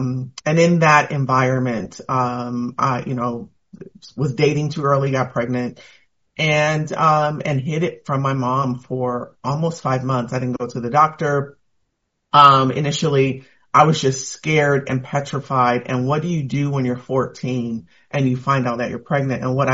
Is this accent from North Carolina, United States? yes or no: no; Pasadena, California, United States; So born and raised in Pasadena, California, to a single mom with one brother and one sister.